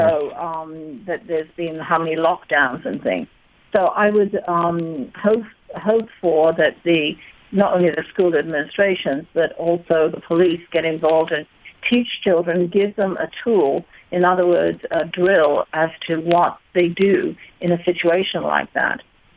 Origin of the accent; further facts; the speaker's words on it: London, United Kingdom; I grew up in London, and we were kind of used to the IRA.